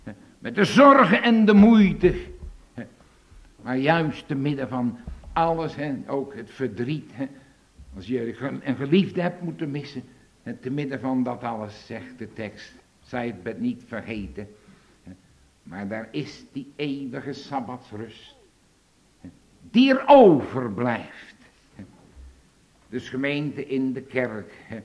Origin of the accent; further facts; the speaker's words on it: Papendrecht, South Holland, Netherlands; Ik kom zelf ook uit de Allerbeste Waard, Papendrecht. Daar veel veranderd, maar ik herken dat nog wel.